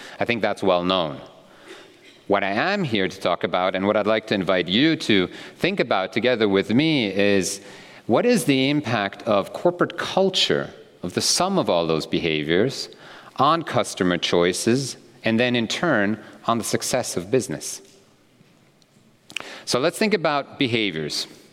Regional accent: Zurich, Switzerland; I'm from Zurich, and I wanted to fly from Zurich to Australia, but there are no direct flights.

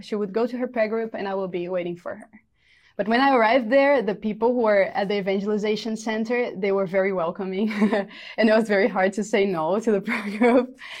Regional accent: Fortaleza, Ceará, Brazil; And she was also a part of a prayer group in Fortaleza. That's my hometown in Brazil.

